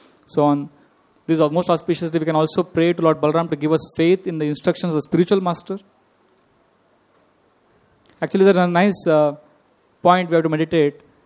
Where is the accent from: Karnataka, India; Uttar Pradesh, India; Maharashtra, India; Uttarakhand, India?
Maharashtra, India; Mumbai; Maybe he'll ask me, I'm from Bombay. Maybe he wants to come to Bombay.